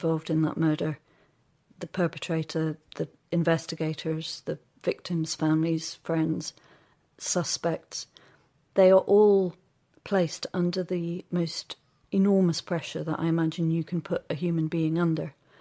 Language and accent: English; Newcastle, North East England, United Kingdom; I'm not American. And if that's the case, I think it's probably because I grew up in a suburb on the edge of a city, Newcastle, which is obviously not like New York or Manhattan